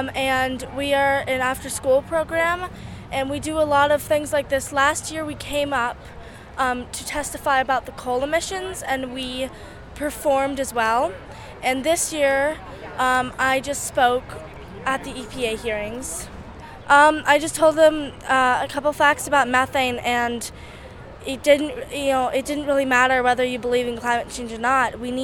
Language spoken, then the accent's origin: English; Santa Fe, New Mexico, United States; So we're both from Santa Fe